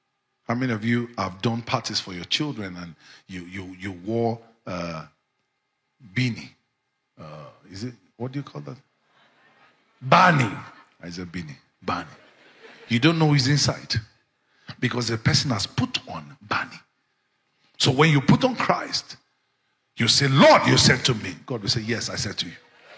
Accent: Ekiti, Nigeria; I'm from Ekiti, Nigeria.

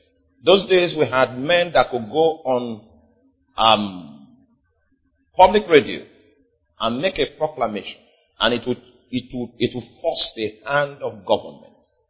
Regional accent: Nigeria; If you go to some nations, as you are coming as a Nigerian, you are already a suspect.

